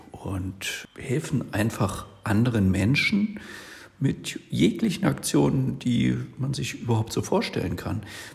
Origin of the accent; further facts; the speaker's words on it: Berlin, Germany; now in Leipzig, Germany; seitdem ich in Leipzig lebe. Denn selbst bin ich im Westen, also in Berlin-West, aufgewachsen und war 18, als die Mauer fiel.